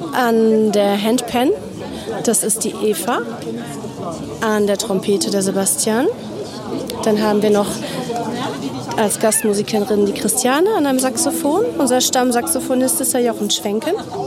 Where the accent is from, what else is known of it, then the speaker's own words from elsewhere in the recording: North Rhine-Westphalia, Germany; wir kommen aus dem nördlichen Ruhrgebiet als auch dem Münsterland.